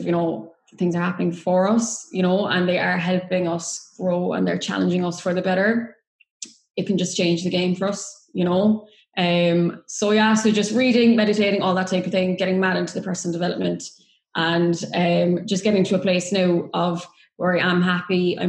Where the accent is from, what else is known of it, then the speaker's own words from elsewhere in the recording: Cork, Munster, Ireland; I am from Katie's hometown, Cork, in Ireland.